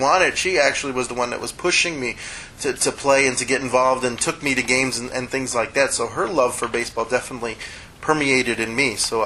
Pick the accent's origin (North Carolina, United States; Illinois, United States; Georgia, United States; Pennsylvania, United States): Illinois, United States; Chicago; I grew up in the city of Chicago, so we didn't have too many places to go play.